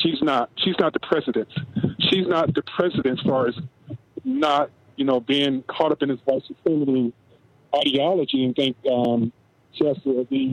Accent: Alabama, United States; My girlfriend is Native American, and I'm actually black from Alabama originally.

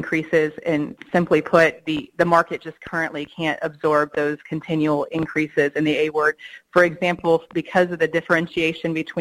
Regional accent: Kansas, United States; I'm from Northwest Kansas. My husband, Ryan, and I have a grain farm there, but our major focus is our custom harvest.

